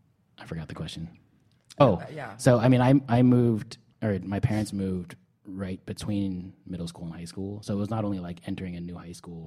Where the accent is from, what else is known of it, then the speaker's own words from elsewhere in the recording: Claremont, California, United States; So I grew up in Claremont.